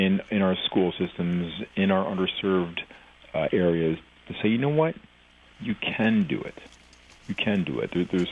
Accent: Birmingham, Michigan, United States; Growing up in Birmingham, Michigan, I was the only minority in my 400 kid school. My father's black, my mother's white, and so I was different.

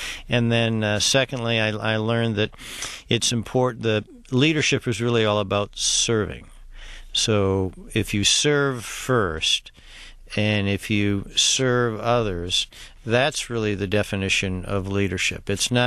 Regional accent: Midland, Texas, United States; came back to my hometown of Midland and joined a law firm.

